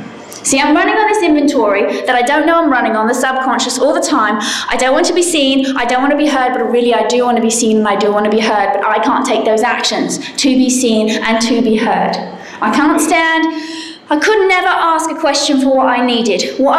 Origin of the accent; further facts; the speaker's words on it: England, United Kingdom; moved away as an adult; now in United States; it's very cheap to live in America compared to England. So I moved to America.